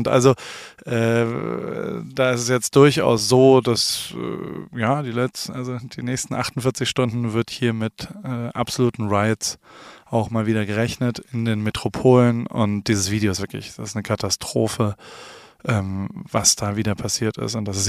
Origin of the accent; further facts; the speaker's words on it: Germany; now in United States; Ich bin kein Amerikaner, ich bin Deutscher hier zu Gast, ich bin Alien, so ist mein Fachbegriff, auch ein Legal Alien.